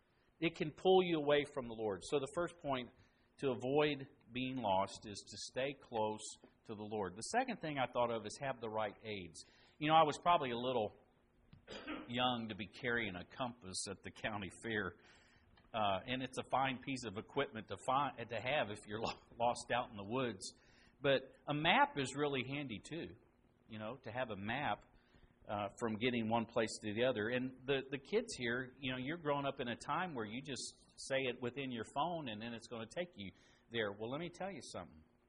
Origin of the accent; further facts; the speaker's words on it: Indiana, United States; And even when I was growing up in Indiana, we had kids in my class.